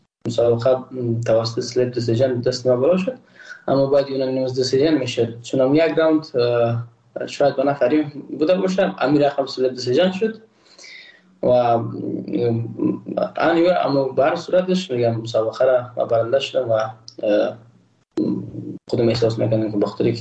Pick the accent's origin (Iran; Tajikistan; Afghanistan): Afghanistan; ما تاجیک نیستم، احساس کردم ما روزگو افتاجه نیستم، ما یک افغان هستم